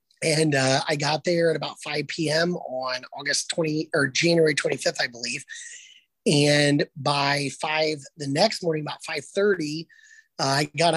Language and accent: English; Lima, Ohio, United States; I'm from the Lima area originally.